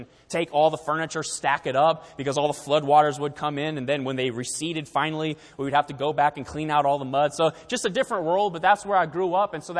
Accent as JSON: {"language": "English", "country": "Taiwan", "tie": "born or raised there", "said": "I was born and raised in Taiwan, so I kind of cheated in learning the language. I went to their schools early on, grew up. All my friends were Taiwanese."}